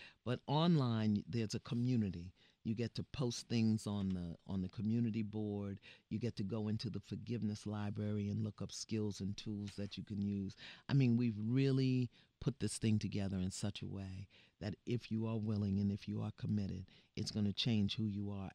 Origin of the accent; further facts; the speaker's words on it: Brooklyn, New York, United States; Yeah, but I'm from Brooklyn, so it's up in there.